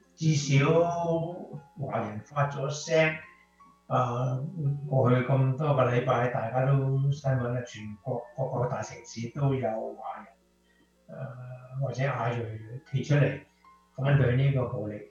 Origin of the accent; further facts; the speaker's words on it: China; 亦都係我哋中國人嘅特性